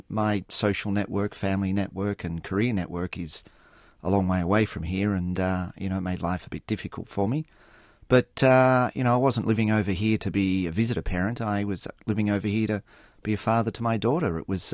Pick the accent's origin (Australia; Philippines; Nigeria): Australia; moved away as an adult; now in Wisconsin, United States; My daughter was born in Australia, and we were living there